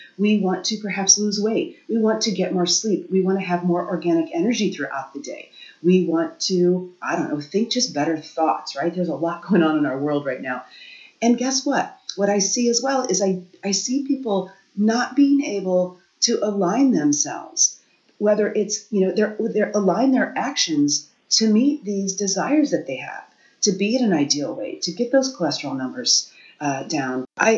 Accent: Midwest, United States; So, you know, I grew up the daughter of two pharmacists. I grew up in the Midwest.

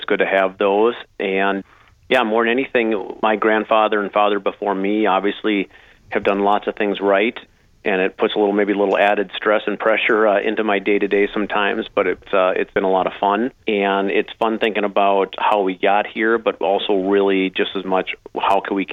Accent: Perham, Minnesota, United States; I grew up in Perham. I graduated from Perham High School.

